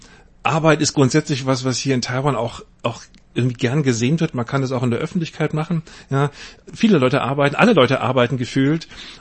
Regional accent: Munich, Bavaria, Germany; aus München, 59 Jahre alt

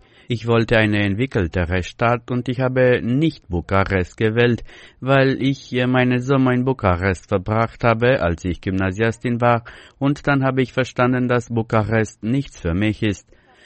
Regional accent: Cahul, Cahul District, Moldova; German is a second language; moved away as an adult; Ich vermisse die Umarmungen meiner Mutter, die Orte, an denen ich aufgewachsen bin. Ich komme aus Cahul, aus der Republik Moldau. Ich wurde 2001 geboren.

